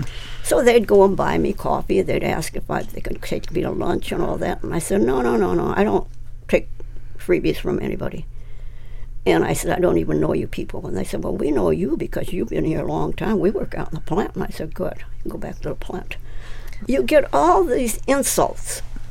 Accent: California, United States; born there; I'm an American. I was born in California.

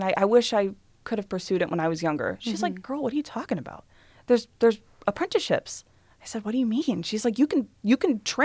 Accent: Toledo, Ohio, United States; Yeah. So I grew up in Toledo, Ohio. Mostly went to Sylvania schools.

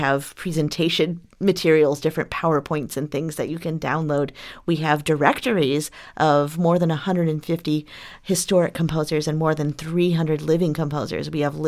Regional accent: Chicago, Illinois, United States; You know, growing up in Chicago, it's a bit of a bubble.

